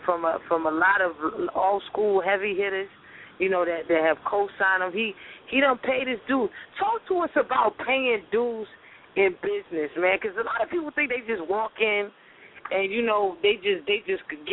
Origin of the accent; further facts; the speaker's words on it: Nigeria; because my mother's African. I'm African. I'm from Nigeria, right?